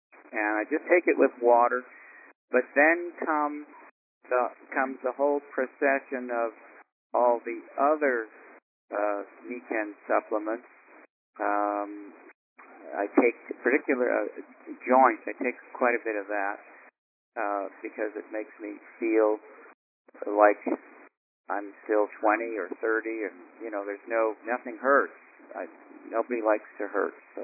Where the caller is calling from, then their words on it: Kelowna, British Columbia, Canada; I'm calling from Kelowna, British Columbia, Canada.